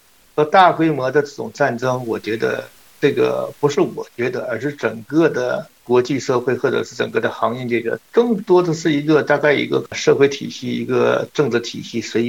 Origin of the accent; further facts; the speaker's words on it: Northeast China, China; accent: Northeastern Mandarin; 大家就用我们东北话说是大家拔钢杆